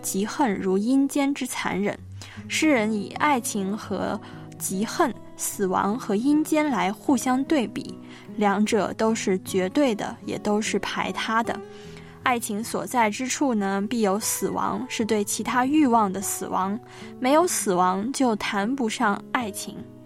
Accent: northern China, China; born there; now in Hong Kong, China; 而我又出生在一个就是北方的一个很传统的省份，虽然我现在来到了香港

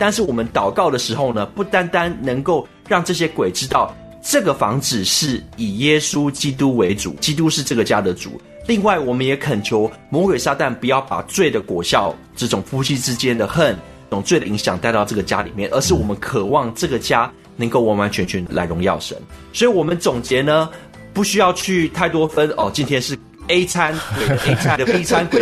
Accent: China; 因为我们中国人常常也会去算命啊

